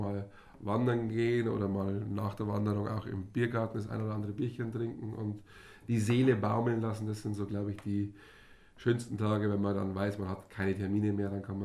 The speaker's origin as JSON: {"language": "German", "town": "Brand", "country": "Germany", "said": "Also ich bin aus Brand, du hast es schon angesprochen"}